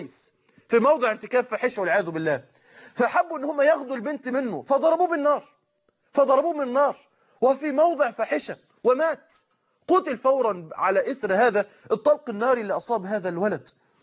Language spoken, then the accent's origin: Arabic; Egypt; قلت له أنا من مصر.